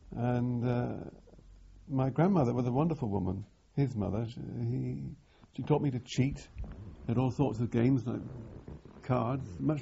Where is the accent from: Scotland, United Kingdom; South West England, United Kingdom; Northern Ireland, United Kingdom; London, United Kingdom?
South West England, United Kingdom; Barnstaple; born there; I was born in North Devon, Barnstable Town, Barham, on July the 4th, 1932.